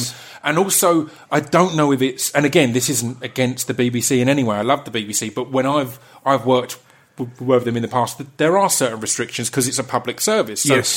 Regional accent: East of England, United Kingdom; Again, I come from Essex, and I don't come from wealth.

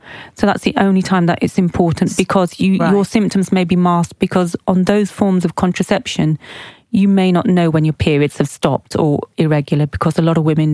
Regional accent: Oxford, South East England, United Kingdom; So we grew up in Oxford, but we're of Pakistani heritage.

